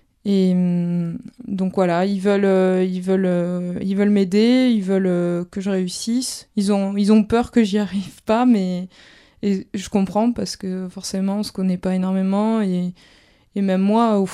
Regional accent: Albi, Occitanie, France; j'ai 27 ans, je suis originaire de Albi à côté de Toulouse

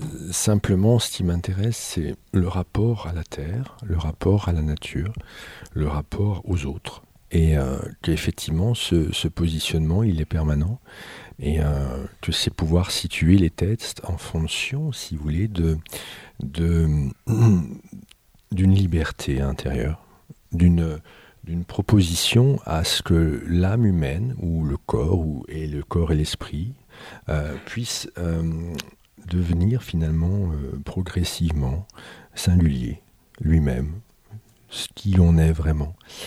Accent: Aix-les-Bains, Auvergne-Rhône-Alpes, France; Et effectivement, je suis savoyard d'origine d'Aix-les-Bains. Et en l'occurrence, j'ai un pays, je vis encore entre Annecy et Genève, à 950 mètres d'altitude.

